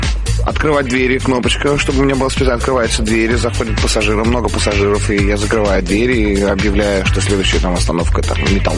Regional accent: Kyiv Oblast, Ukraine; also born or lived in Chelyabinsk, Russia; я родился в Челябинске, 2 года пожил. Там потом приехал в связи с переездом родителей на работу, работать на Чернобыльск, которую мне пристанцию. Я переехал туда.

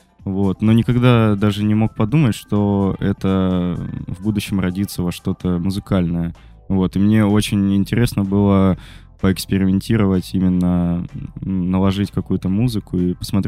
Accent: Saint Petersburg, Russia; Мы, собственно, из Питера оба.

